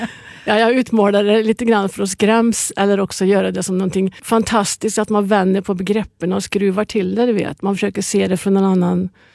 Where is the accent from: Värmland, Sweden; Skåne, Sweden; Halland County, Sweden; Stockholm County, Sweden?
Värmland, Sweden; Kan liksom skoja om att jag är från Värmland.